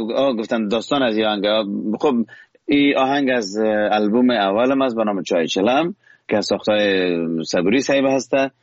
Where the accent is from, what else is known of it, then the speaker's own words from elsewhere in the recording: Kabul, Afghanistan; also born or lived in Herat; زادگاه من هرات، و اما در کابل ما بزرگ شدم. به او دلیل وقتی که امرای مردمانه که به لهجه کابلی صحبت میکنم بسیار نرمال کابلی صحبت میکنم، وقتی هراتی باشه بسیار نرمال هراتی صحبت میکنم،